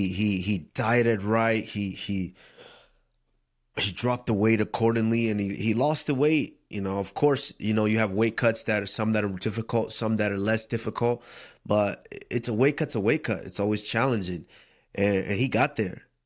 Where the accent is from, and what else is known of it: Nigeria